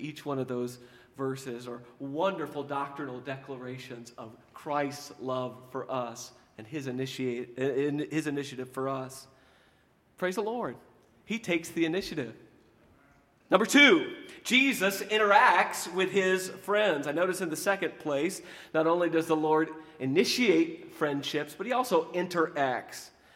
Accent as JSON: {"language": "English", "town": "Houston", "region": "Texas", "country": "United States", "tie": "born or raised there", "said": "A few weeks ago, we had my pastor growing up in Houston, Dr. Johnny Pope, speaking at a meeting where we did the music."}